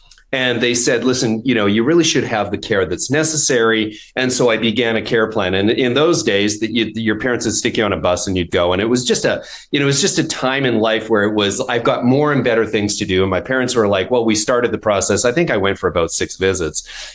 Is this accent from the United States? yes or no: no; Winnipeg, Manitoba, Canada; I was a kid growing up in Winnipeg and pretty good little athlete at the time.